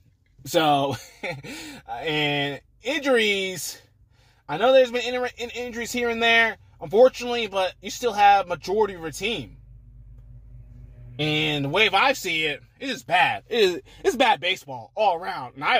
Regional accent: Atlanta, Georgia, United States; you got the All-Star Game tomorrow in my home state. Home city, Atlanta, Georgia.

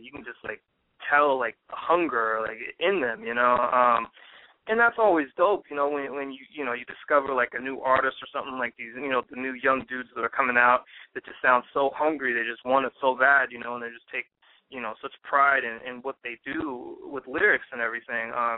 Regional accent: Kansas City, United States; I've been aware of them just because I'm from Kansas City.

